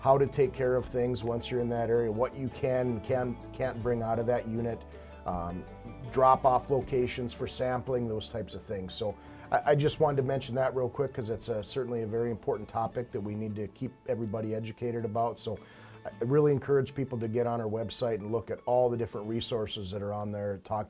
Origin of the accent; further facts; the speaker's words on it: North Dakota, United States; born and raised in North Dakota